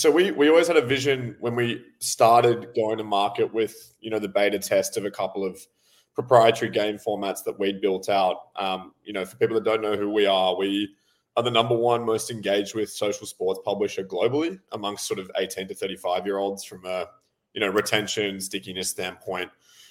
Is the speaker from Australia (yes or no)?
yes; Sydney, New South Wales, Australia; moved away; I'm in a high-rise apartment and I'm up quite high working from home today. And the whole room started shaking. I'm from Australia, you know, on the East Coast originally in Sydney.